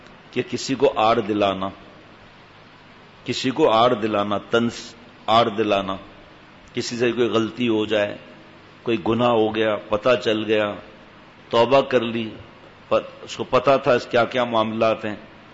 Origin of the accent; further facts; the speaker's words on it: Karachi, Sindh, Pakistan; born there; ہم یہاں کراچی میں، بابا کراچی آ گئے تھے، پیدائش کراچی کی